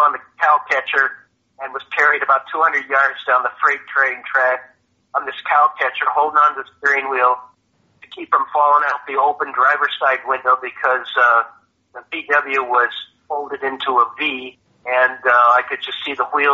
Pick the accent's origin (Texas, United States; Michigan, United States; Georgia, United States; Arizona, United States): Michigan, United States; I said, yeah, I'm from Michigan.